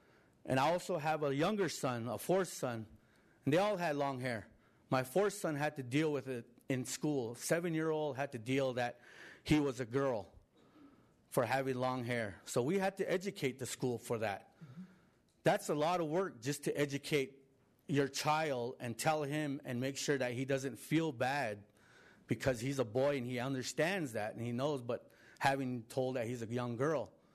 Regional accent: Navajo Nation, United States; I am Navajo Dene, and I come from the Navajo Nation.

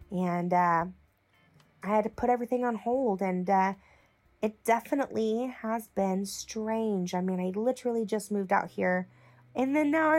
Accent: Oklahoma City, Oklahoma, United States; moved away as an adult; now in New York, United States; I'm originally from Oklahoma City. I moved to New York around February 18th, 2020.

